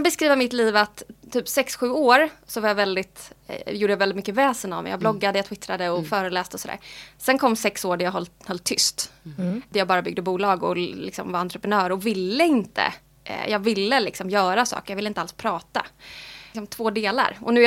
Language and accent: Swedish; Småland, Sweden; Jag tror att jag är uppvuxen i Småland, alltså liksom på landet. Och kände nog aldrig riktigt att jag passade in där faktiskt.